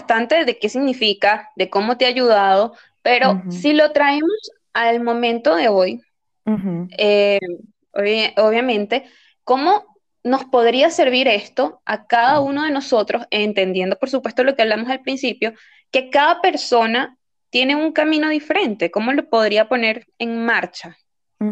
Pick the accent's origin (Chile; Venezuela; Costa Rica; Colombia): Venezuela; moved away; porque yo me fui de Venezuela y él estaba allá